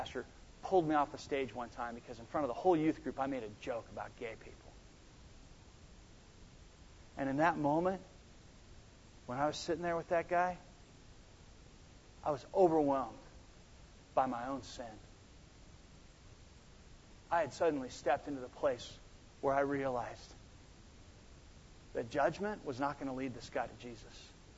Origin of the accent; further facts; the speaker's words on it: Laguna Hills, California, United States; I grew up down in Laguna Hills, which is right next to a city called Laguna Beach